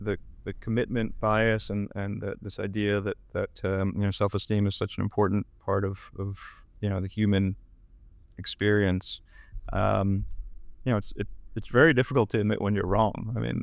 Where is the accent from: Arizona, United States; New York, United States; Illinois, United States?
New York, United States; New York City; I grew up in New York City.